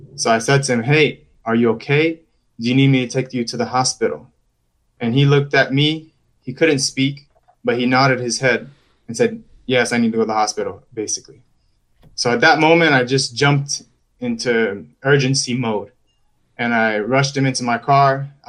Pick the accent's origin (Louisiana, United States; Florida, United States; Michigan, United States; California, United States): Florida, United States; Miami; So I'm Cuban-American, born and raised in Miami, Florida, Broward County, Miami, Fort Lauderdale area.